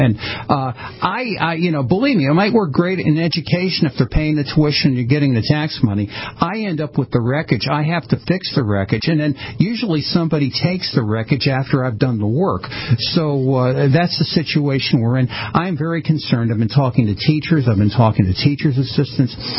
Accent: Stamford, Connecticut, United States; what the you know, the old Italian guys and the Irish guys would call my hometown of Stamford, Connecticut

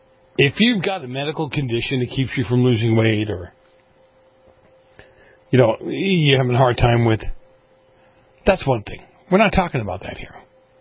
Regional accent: Massachusetts, United States; Well, my home state of Massachusetts, whatever, has decided, or hopefully they've come to the mindset, that college isn't for everyone.

